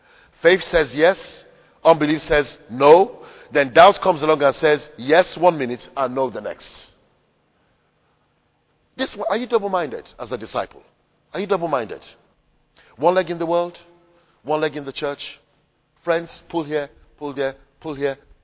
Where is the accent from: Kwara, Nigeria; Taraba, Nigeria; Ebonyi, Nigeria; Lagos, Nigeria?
Lagos, Nigeria; I grew up swimming in Barbeach in Lagos.